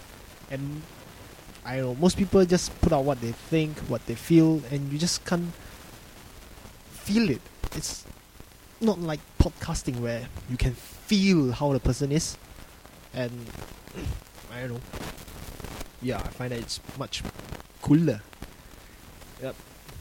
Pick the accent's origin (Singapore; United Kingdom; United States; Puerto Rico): Singapore; now in Australia; I'm from Singapore, and I'm currently doing my degree in Mechanical and Manufacturing Engineering in the University of South Australia.